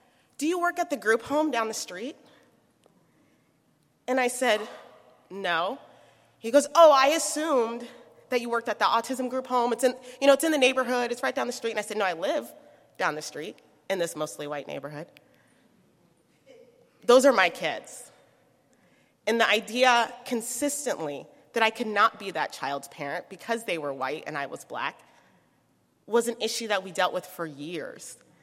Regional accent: Omaha, Nebraska, United States; I'm from Omaha, Nebraska

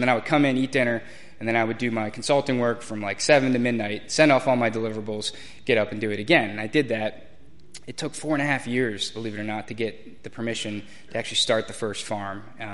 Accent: Eastern Shore, United States; I grew up on the Eastern Shore. I grew up on the water, very fortunate. Grew up on a farm.

